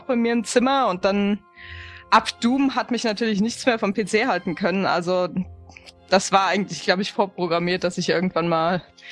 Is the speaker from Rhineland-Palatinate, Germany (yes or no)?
yes; Mainz, Rhineland-Palatinate, Germany; Ursprünglich bin ich aus Mainz, bin also ein echtes Mainzer-Mädchen.